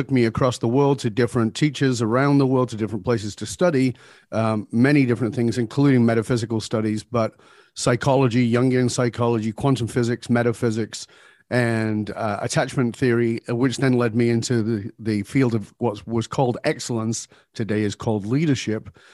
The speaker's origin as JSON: {"language": "English", "region": "England", "country": "United Kingdom", "tie": "born there", "moved": "yes", "said": "I was born in Northern England. I've been gone for more than 40 years, but I was born in abject poverty"}